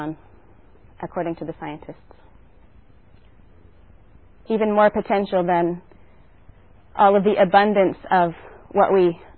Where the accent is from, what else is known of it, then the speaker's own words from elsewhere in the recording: United States; We have a game where I grew up in the States called 21 Questions.